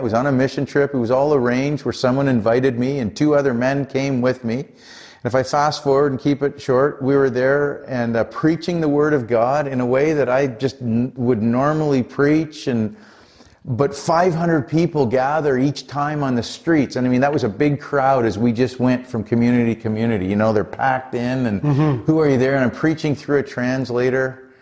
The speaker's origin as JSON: {"language": "English", "country": "Canada", "said": "But we are from Canada here."}